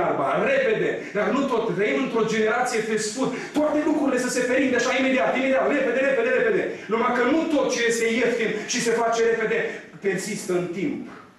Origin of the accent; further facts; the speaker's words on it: Bacău County, Romania; Eu vin chiar din Seva lui Ștefan, de acolo la 20 de kilometri de mine, este stejarul din Borzești